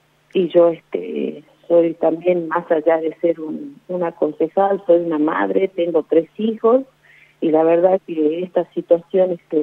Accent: Humahuaca, Jujuy, Argentina; No es mi pueblo de Humahuaca.

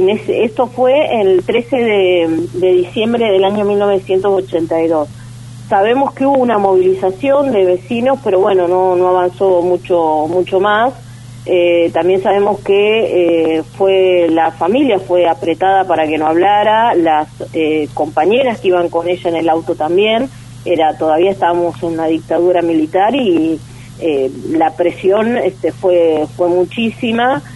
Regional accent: Río Grande, Tierra del Fuego, Argentina; yo soy de acá de Río Grande

